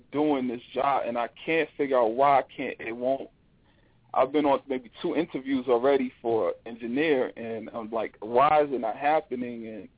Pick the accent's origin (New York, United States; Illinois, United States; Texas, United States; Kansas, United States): New York, United States; Queens; So I grew up in Queens. There was railroad tracks where I was born, where we lived at as a baby.